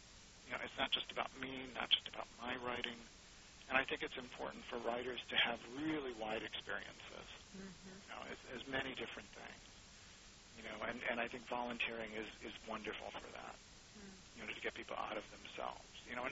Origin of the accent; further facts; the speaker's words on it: Ohio, United States; Growing up in Ohio.